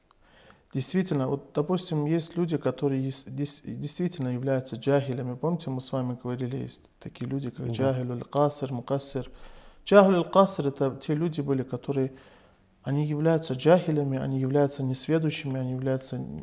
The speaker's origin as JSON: {"language": "Russian", "country": "Russia", "tie": "born or raised there", "said": "Я сам в детстве, я вырос как бы в России."}